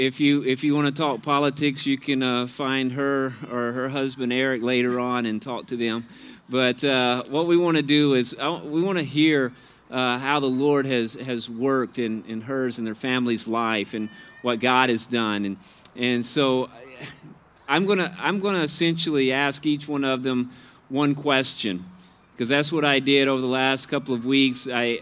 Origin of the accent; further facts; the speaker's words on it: Louisiana, United States; Now, I'm from Louisiana, and if we can have Hawaii up here, we can have some Cajun maybe at some point, too.